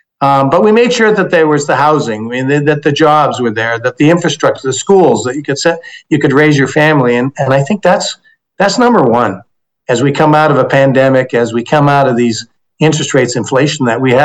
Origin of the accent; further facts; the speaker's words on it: Saint-Lambert, Quebec, Canada; I grew up in Quebec, as you mentioned, Saint-Lambert, on the south shore of Montreal